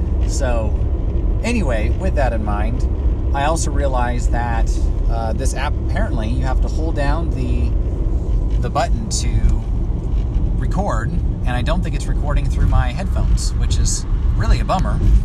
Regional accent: Georgia, United States; also born or lived in Boise, Idaho; So I have lived in Georgia most of my life. I traveled a lot in my youth. I was born in Boise, Idaho, and my family moved down here when I was very young.

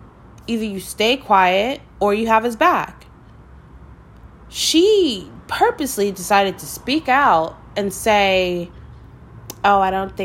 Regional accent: Northeast, United States; Maybe I'm more understanding because I'm from the Northeast.

